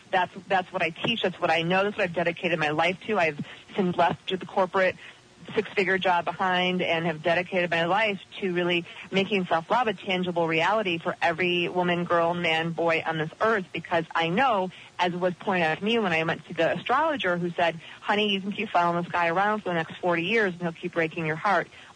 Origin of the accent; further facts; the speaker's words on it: Midwest, United States; I grew up in the Midwest, didn't know anything about this.